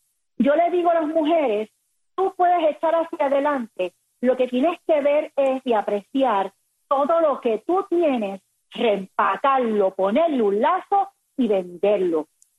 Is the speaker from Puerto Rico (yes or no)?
yes; Puerto Rico; yo vengo de una familia muy humilde de Puerto Rico. Yo soy boricua.